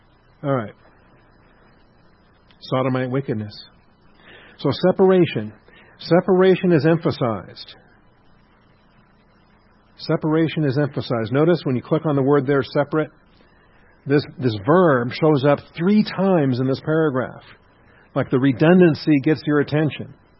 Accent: Seattle, Washington, United States; I grew up in Seattle, and we sometimes have different words.

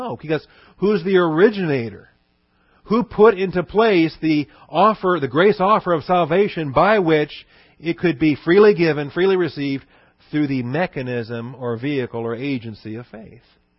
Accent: Seattle, Washington, United States; moved away; Because I was from out of state. I had nothing in Texas. I was from Seattle, Washington.

